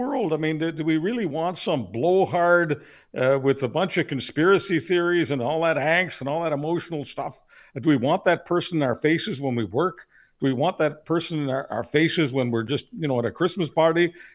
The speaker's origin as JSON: {"language": "English", "country": "Canada", "said": "I'm a Canadian, Ryan, just like you."}